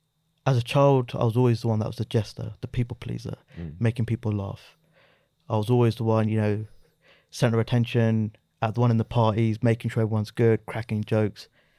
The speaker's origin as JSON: {"language": "English", "town": "Slough", "region": "South East England", "country": "United Kingdom", "tie": "born or raised there", "said": "So, growing up in Slough, have you ever been there before?"}